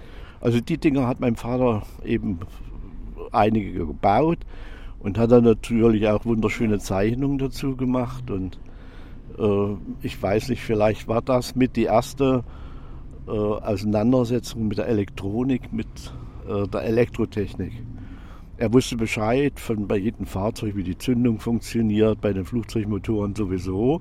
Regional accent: Bad Salzungen, Thuringia, Germany; wir hatten dann in Bad Salzung, wo ich herstamme, eine kleine Werkstatt gehabt.

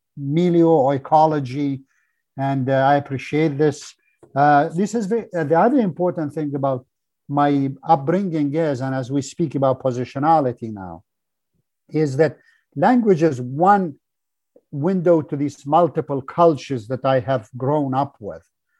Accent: Rushan, Gorno-Badakhshan, Tajikistan; first language Rushani; English is a second language; So I grew up in the Soviet Union, and my mother tongue is actually a small language of a mountain community called Rushani language, from the district of Rushan.

